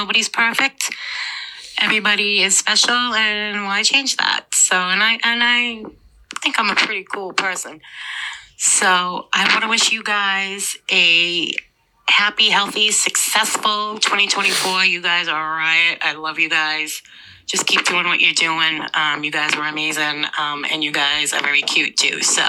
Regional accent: Lowell, Massachusetts, United States; I'm from Lowell, Mass.

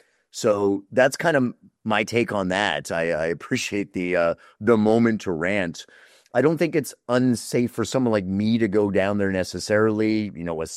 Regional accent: Canada; As a Canadian, I felt that because everywhere I went

